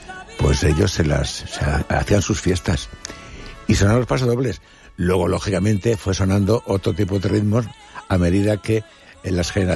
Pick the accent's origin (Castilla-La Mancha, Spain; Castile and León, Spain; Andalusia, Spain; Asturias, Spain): Andalusia, Spain; Cúllar Baza; De la provincia de Granada. De una pedanía de Cúllar Baza